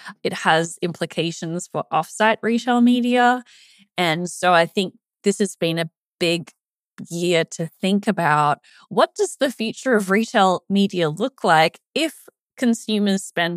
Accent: Australia; Yeah, so you may have noticed from my accent, I'm not American, even though I cover the US market primarily. So I'm from Australia.

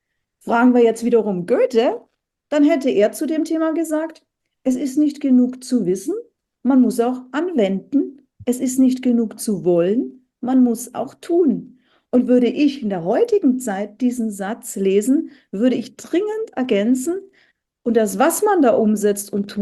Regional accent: Bavaria, Germany; now in Hamburg, Germany; hier in Hamburg, ich bin ja aus Bayern zum Beispiel in Hamburg

